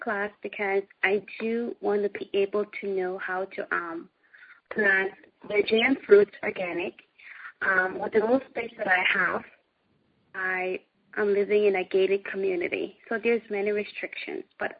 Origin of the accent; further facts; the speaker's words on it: California, United States; I am from California.